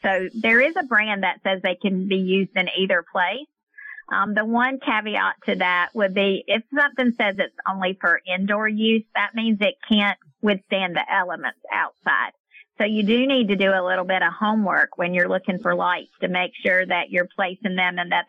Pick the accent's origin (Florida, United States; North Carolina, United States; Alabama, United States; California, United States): North Carolina, United States; I'm from North Carolina, and I thought we were the leader in our mountains